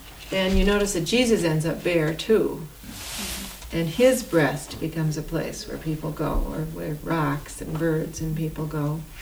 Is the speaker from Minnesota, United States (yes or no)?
yes; Moorhead, Minnesota, United States; I was raised in Moorhead, Minnesota, and to me the prairie being like the sea is a very natural kind of a connection.